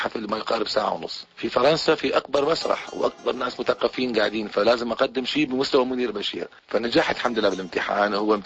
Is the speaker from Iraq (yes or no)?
yes; Iraq; حطوني في بلد هو بلد أمي صحيح، بس أنا ما أعتبر، أنا إحنا عراقيين شرقيين